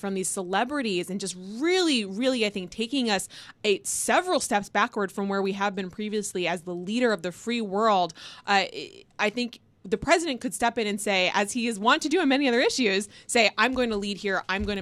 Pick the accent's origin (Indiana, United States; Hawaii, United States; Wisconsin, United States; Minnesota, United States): Wisconsin, United States; I'm a girl from Wisconsin. I always vote dairy.